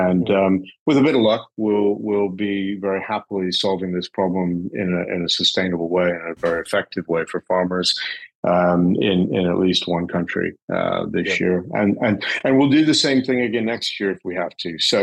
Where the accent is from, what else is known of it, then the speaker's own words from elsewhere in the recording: United States; now in United Kingdom; although that might be a bit ironic because I'm American, but I've lived here a long time.